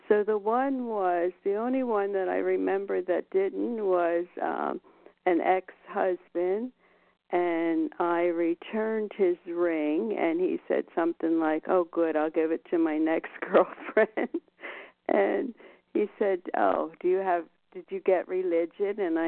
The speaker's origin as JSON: {"language": "English", "town": "Las Vegas", "region": "Nevada", "country": "United States", "said": "from Las Vegas"}